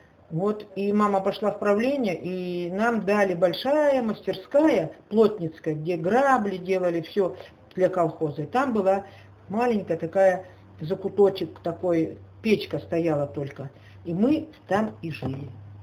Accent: Vinogradnaya, Krasnodar Krai, Russia; born there; also born or lived in Horlivka; Родилась я в Краснодарском крае, станица Виноградная.

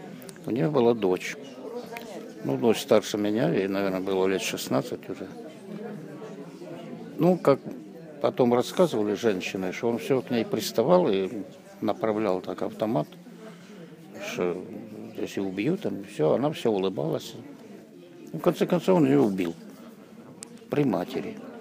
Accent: Goryachy Klyuch, Krasnodar Krai, Russia; born there; Я же уже говорил, в Краснодарском крае, станица Горячий Ключ.

